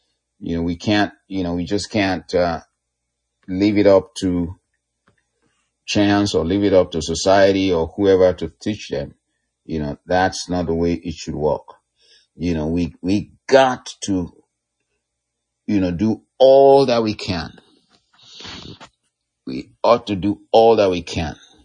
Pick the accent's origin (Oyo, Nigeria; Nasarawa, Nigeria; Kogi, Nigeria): Oyo, Nigeria; Ibadan; also born or lived in Lagos; I grew up in Nigeria, in Ibadan, and in Lagos.